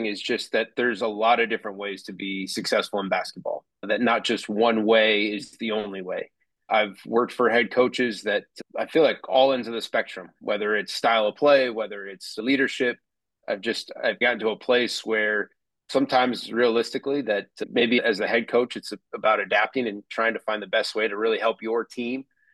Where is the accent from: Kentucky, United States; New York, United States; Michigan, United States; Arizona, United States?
Arizona, United States; Phoenix; being back in Phoenix. I'm from Phoenix.